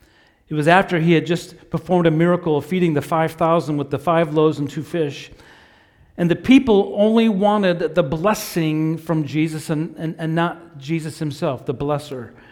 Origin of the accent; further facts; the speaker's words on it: Salt Lake City, Utah, United States; Well, growing up in Salt Lake City, Utah, our backyard was completely fenced in.